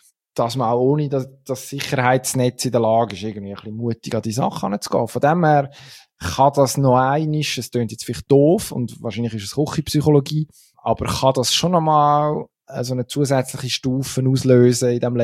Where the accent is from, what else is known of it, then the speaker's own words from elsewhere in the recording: Switzerland; als Schweizer Eishockey-Fan